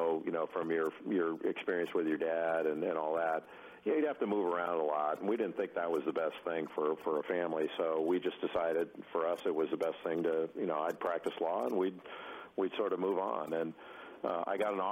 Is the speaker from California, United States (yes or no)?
yes; Rolling Hills, California, United States; I grew up in Rolling Hills. You know, we had a lot of tennis players there, so I banged the tennis ball around a little bit.